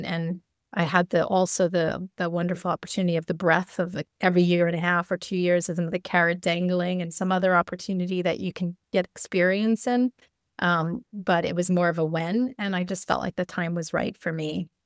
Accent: New York, United States; also born or lived in Switzerland; I always say I grew up in New York, and unfortunately, as an American, you think New York is the United States and you think United States is the world.

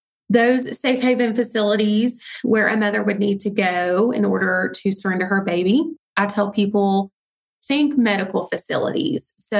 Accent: Blount County, United States; I am from Blount County, and at a young age, the concept of serving and giving back was something that my parents modeled in our home.

